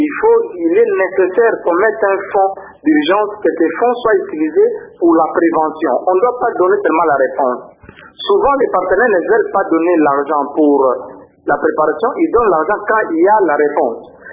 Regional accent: Boma, Kongo Central, DR Congo; parce que je viens moi-même de Boma

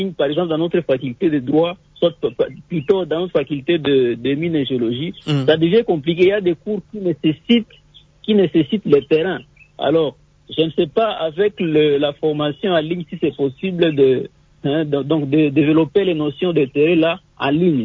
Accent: DR Congo; mais ici chez nous en RDC, nous avons encore un grand problème

